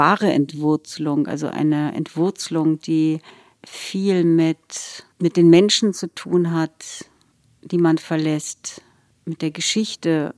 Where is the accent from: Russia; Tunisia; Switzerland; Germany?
Russia; Und ich habe aber an meine Kindheit in Russland so ganz sinnliche Erinnerungen.